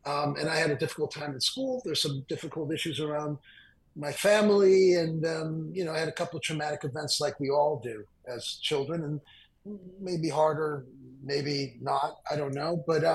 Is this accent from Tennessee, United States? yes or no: no; Detroit, Michigan, United States; I'm from Detroit, Greek-American. I'm born in 1962. I grew up in that epoch of the 60s and 70s in Detroit, which was a changing city as the country changed.